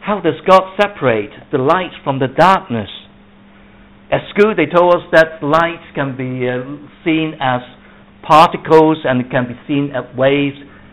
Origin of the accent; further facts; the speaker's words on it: Hong Kong; When I was growing up in Hong Kong, and there were all tall buildings everywhere